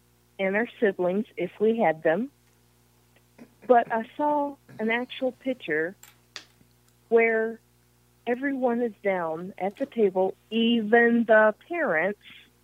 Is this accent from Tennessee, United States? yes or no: yes; Knoxville, Tennessee, United States; I came from Knoxville, Tennessee, as you well know.